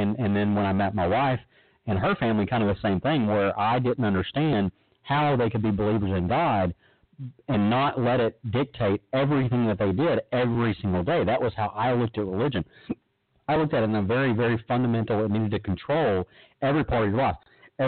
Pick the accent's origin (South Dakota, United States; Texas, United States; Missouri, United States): Texas, United States; Hughes Springs; I grew up in Northeast Texas. I grew up in a little small town, Hugh Springs, and there's some towns around there, Dangerfield, Marietta, Naples, Omaha, these little small towns.